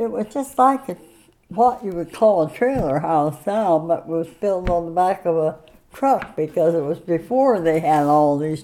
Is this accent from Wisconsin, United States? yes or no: no; Devon, Oregon, United States; I grew up a few miles from there in Devon, Oregon. And I grew up, went to school there, walked to school a couple miles on the tram road.